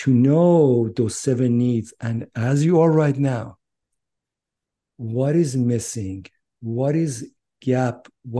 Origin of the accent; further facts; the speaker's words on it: Iran; English is a second language; moved away as an adult; now in United States; So I grew up in Iran, and most of my adult life I've been US.